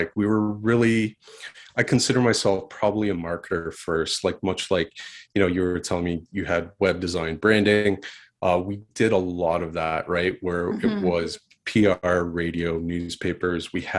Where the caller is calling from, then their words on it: Ontario, Canada; So we're based out of Kingsall, Ontario, Canada.